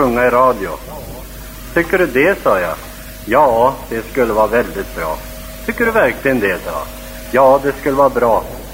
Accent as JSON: {"language": "Swedish", "region": "Jämtland County", "country": "Sweden", "said": "Det är väl så att jag är norrlänning, närmare bestämt från Jämtland."}